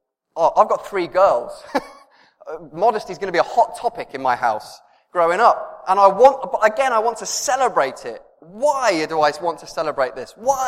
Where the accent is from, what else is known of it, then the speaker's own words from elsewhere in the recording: Reading, South East England, United Kingdom; I understand how we got there as a British group of people. And as a slight difference to that, but I think this is genius, I remember vividly in my first house in Reading, when I must have been no older than six